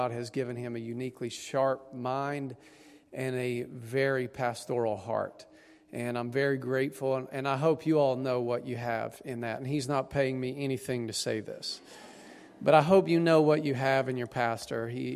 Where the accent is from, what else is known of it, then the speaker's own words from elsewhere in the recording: Tennessee, United States; I'm from East Tennessee